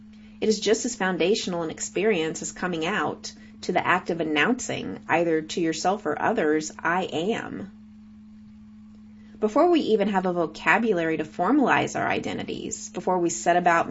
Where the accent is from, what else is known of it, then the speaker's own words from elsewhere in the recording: Oklahoma, United States; Or did it begin when I first loitered in the underwear aisle of my hometown Walmart in Oklahoma, staring at desaturated nipples?